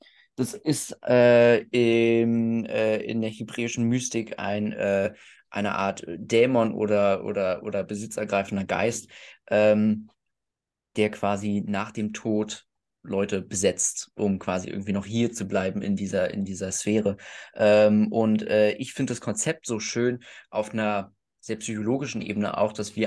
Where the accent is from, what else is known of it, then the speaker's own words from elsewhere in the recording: Brandenburg, Germany; Also ich sage immer, ich bin aus Berlin, aber ich bin so ein bisschen aus, nördlich von Berlin auf dem Kuhdorf, wo man noch Kühe schubst.